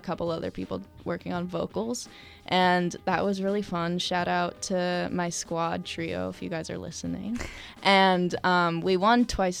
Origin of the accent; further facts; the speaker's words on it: Farmington, United States; my friends and I from Farmington High School, which my hometown, we competed in our talent show 2 years in a row